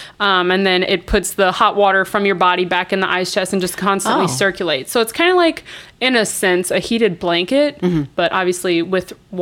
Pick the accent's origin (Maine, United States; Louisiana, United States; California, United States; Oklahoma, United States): Louisiana, United States; Lafayette; I was born and raised in Lafayette and grew up here, lived here all my life, and still am here because there's honestly no other place that I'd rather be.